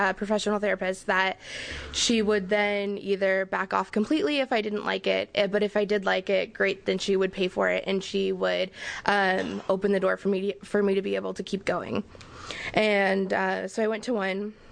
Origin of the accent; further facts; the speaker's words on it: Medford, Oregon, United States; people that I know from my hometown in Medford, Oregon